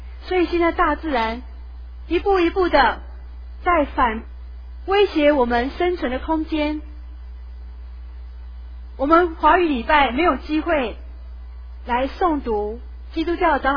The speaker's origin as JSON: {"language": "Chinese", "country": "Taiwan", "said": "我们台湾人"}